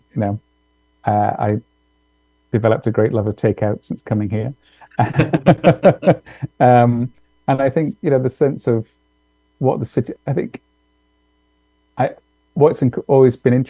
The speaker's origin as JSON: {"language": "English", "region": "Scotland", "country": "United Kingdom", "lives_now": "Toronto, Canada", "said": "I'm from Scotland but my family's from England and all these different, now I'm here."}